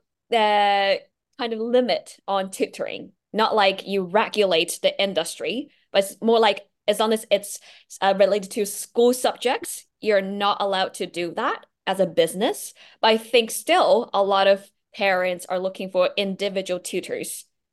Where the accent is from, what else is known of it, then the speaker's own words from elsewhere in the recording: China; English is a second language; Yeah, maybe I can jump in since I'm from China.